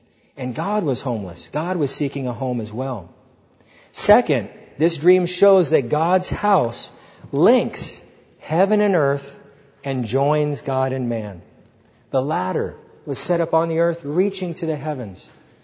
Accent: California, United States; I grew up in Orange County.

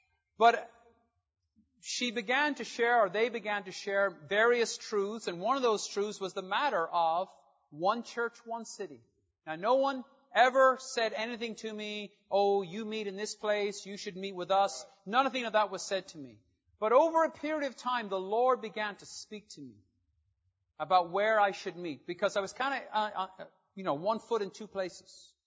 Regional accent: Ireland; also born or lived in London / Los Angeles; I'm Irish. I want to meet with Irish people, but they have a name.

